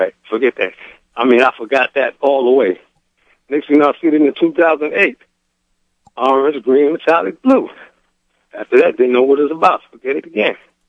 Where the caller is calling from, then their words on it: New York, United States; I'm calling from the Bronx.